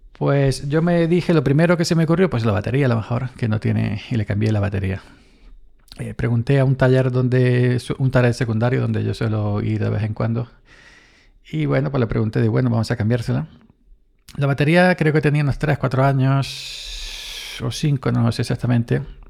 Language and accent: Spanish; Andalusia, Spain; de más para allá de Córdoba hasta mi pueblo, aquí en el sur de Córdoba